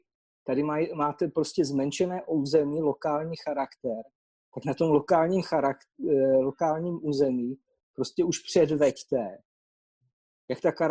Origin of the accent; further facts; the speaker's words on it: Karviná, Moravian-Silesian Region, Czechia; neříkám to jenom proto, že jsem Karviňák